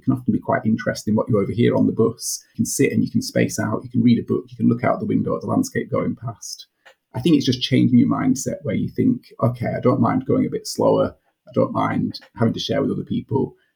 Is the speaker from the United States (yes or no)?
no; Isle of Man; I come from the Isle of Man and we love tourists there.